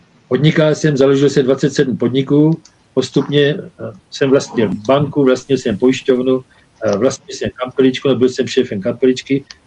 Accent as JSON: {"language": "Czech", "town": "Brno", "region": "South Moravian Region", "country": "Czechia", "tie": "born or raised there", "also_born_or_lived": "Podivín", "said": "jinak původně já jsem se narodil na Jižní Moravě. A já jsem byl kojený vínem. Já pocházím z Podivína. Tam jsem mateřský mlíko ředilo vínem. Takže kousek od tam. Jinak od svých 5 let bydlím v Brně."}